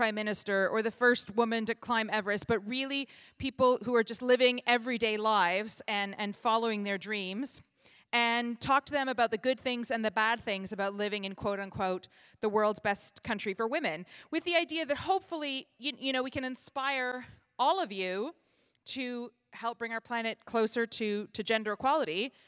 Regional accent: Canada; now in Iceland; I'm First Lady of the country, but I grew up on a farm in Canada. That's why my accent sounds the way that it sounds for you. Studied at the University of Toronto.

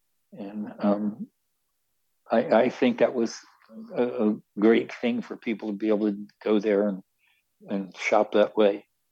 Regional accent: Baltimore, Maryland, United States; I grew up in Baltimore. I grew up in a neighborhood in Baltimore that was not too far from the water, from the dock area.

